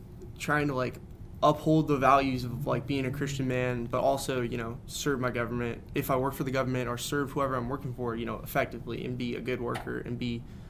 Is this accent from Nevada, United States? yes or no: yes; Las Vegas, Nevada, United States; Like, I'm from Vegas. Like, my parents work on the strip.